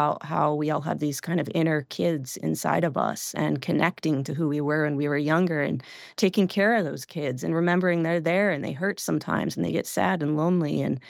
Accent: East Coast, United States; I'm originally from the East Coast, so both of them are set out there, one in New Hampshire and one in Vermont

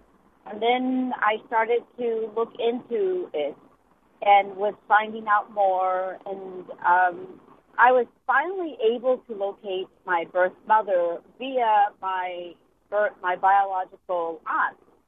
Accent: Texas, United States; now in New Hampshire, United States; I live in New Hampshire now, but I'm originally from Texas.

